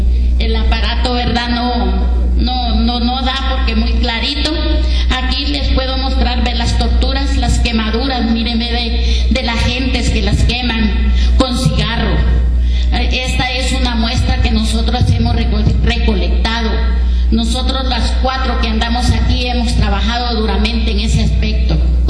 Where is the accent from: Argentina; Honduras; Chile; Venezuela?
Honduras; Nosotros que somos hondureñas y sabemos lo que él tenía pensado para nuestra Honduras.